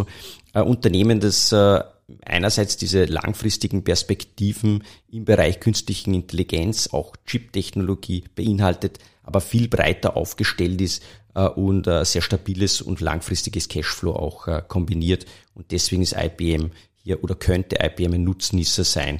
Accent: Upper Austria, Austria; komme ich aus dem Sauwald, also aus dem Passauwald.

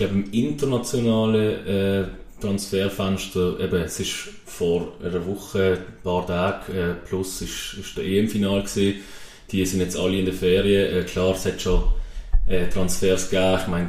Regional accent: Switzerland; es ist auch als Schweizer cool, wenn er bei so einem Top-Verein ein Schweizer spielt.

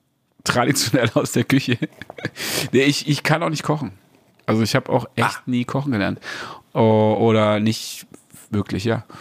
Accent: Ludwigsburg, Baden-Württemberg, Germany; also born or lived in Stuttgart; Ich bin in Ludwigsburg zur Schule gegangen.

